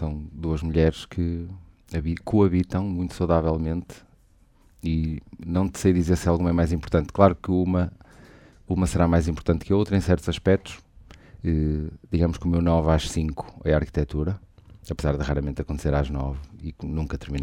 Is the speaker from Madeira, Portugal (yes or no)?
no; Fão, Braga, Portugal; born there; tenho 47 anos, nasci na Vila de Fão, concelho de Esposende